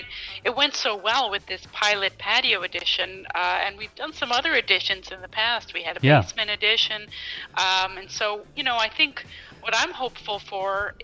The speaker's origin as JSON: {"language": "English", "region": "New York", "country": "United States", "tie": "born or raised there", "said": "I mean, I grew up in New York and I always enjoyed the apartment building life"}